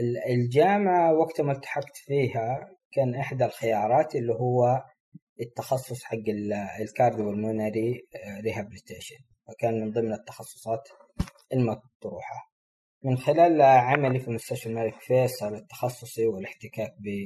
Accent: Saudi Arabia; كان الوحيد اللي كان متخصص عندنا في السعودية

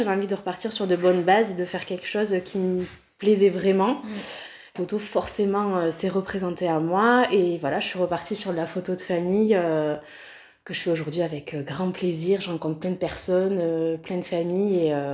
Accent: Toulouse, Occitanie, France; moved away as an adult; J'ai 32 ans, je suis originaire de Toulouse. Je suis arrivée ici il y a à peu près un an avec mon mari et nos trois enfants.

